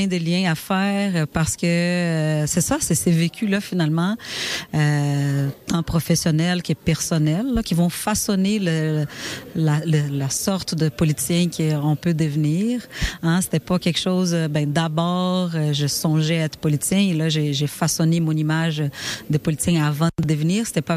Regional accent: Brazil; moved away as an adult; now in Sherbrooke, Canada; Moi, je viens du Brésil. Ça fait 14 ans que je suis ici à Sherbrooke. Et je suis venue directement à Sherbrooke.

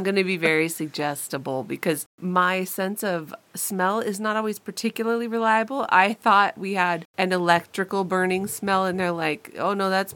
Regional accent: Pacific Northwest, United States; I am from the Northwest. I do come from farm people

